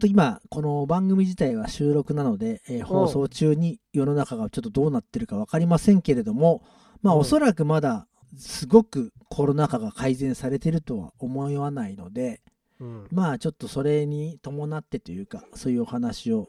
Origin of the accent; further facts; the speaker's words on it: Mie, Japan; 僕はその三重県出身なので、